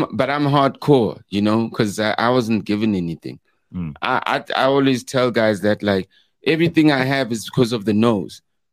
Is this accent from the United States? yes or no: no; Katlehong, Gauteng, South Africa; because I'm from Leondale, Katlehong, and I done did what I did and I'm still doing what I'm doing.